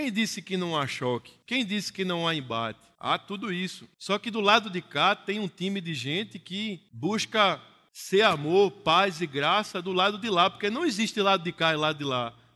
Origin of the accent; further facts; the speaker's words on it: Northeast Region, Brazil; eu sou do Nordeste, eu amo você